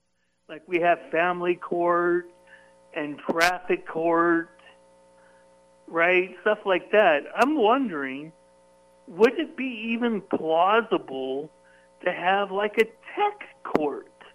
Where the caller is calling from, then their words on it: California, United States; From Silicon Valley.